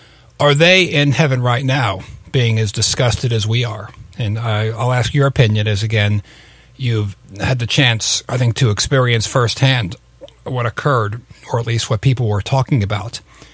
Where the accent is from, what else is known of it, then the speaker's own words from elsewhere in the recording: United States; but, you know, first and foremost, I'm an American, I'm a human